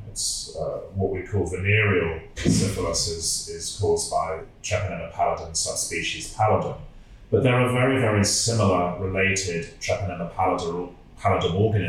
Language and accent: English; England, United Kingdom; moved away as an adult; now in Sydney, Australia; I trained in England. I'm English by background, and I worked there until about 2007, and then came out to work at Sydney Sexual Health Centre